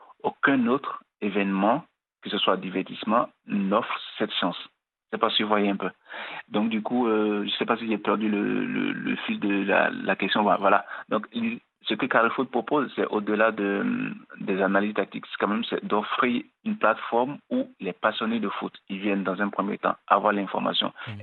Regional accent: Benin; now in Morocco; Je viens du Bénin, je suis béninois, je vis ici depuis un bon moment.

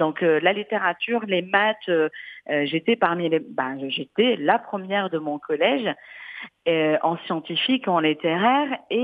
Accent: Casablanca, Casablanca-Settat, Morocco; moved away as an adult; comme je suis née à Casablanca et j'ai grandi jusqu'à l'âge de 20 ans

